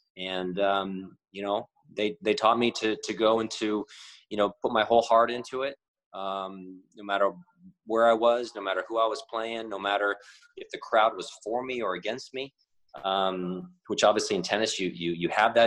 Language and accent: English; United States; I still view, obviously I'm American, obviously I'm Asian American, but my view of the United States is always going to be in a very positive light